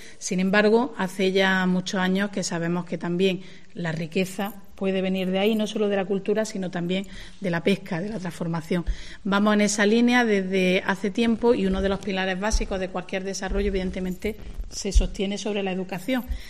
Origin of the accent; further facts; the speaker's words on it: Motril, Andalusia, Spain; los que somos de Motril sabemos de qué hablamos